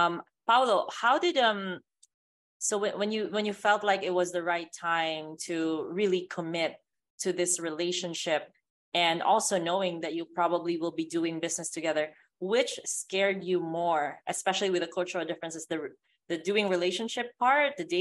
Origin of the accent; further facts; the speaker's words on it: Philippines; now in United States; Because growing up in the Philippines